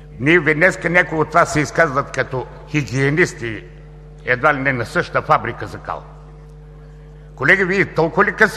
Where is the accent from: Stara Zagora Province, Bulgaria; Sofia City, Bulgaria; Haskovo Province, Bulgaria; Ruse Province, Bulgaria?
Haskovo Province, Bulgaria; Dimitrovgrad; born there; аз съм роден в Димитровград. Рода ми е от Хасково, от Хасковско, и Хасково не ми е безразличен град.